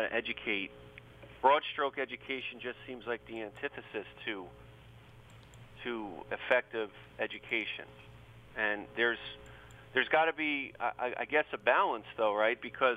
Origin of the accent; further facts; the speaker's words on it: New York, United States; I grew up in Westchester County. Westchester County, New York, for our listeners, has the highest property taxes of any county in America.